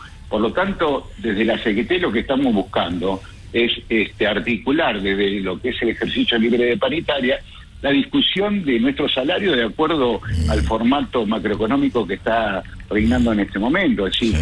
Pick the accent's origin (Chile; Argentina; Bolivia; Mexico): Argentina; Somos argentinos, tenemos que estar ayudándonos.